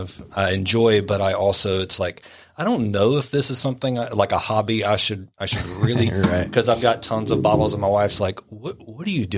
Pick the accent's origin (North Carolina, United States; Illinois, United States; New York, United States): North Carolina, United States; Wilmington; I was born and raised in Wilmington, and you don't find that much anymore